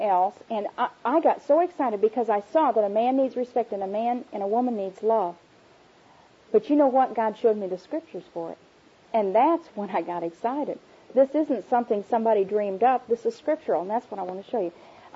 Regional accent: Tennessee, United States; they thought I was a hillbilly because I was from Tennessee.

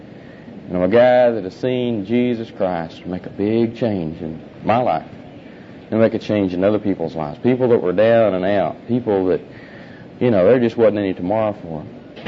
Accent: Oklahoma City, Oklahoma, United States; Way of introduction … I'm from Oklahoma City. I'm a businessman.

